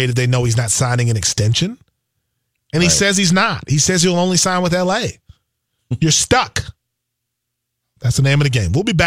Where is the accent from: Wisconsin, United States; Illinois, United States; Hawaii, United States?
Wisconsin, United States; Milwaukee; and I'm from Milwaukee, and Bucks fans are terrified of this Giannis situation